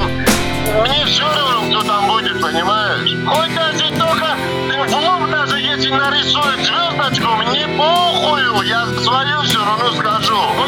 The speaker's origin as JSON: {"language": "Russian", "country": "Georgia", "said": "А я из Грузии, блядь. Из Грузии."}